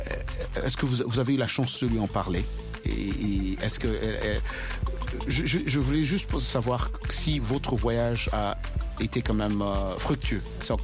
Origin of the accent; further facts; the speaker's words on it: DR Congo; moi, je suis congolais d'origine, de la RDC